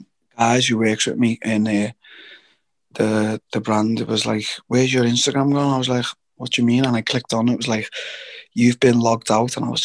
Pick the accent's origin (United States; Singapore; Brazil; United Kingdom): United Kingdom; England; So, you know, I'm rooting for Leon, obviously, as an English guy.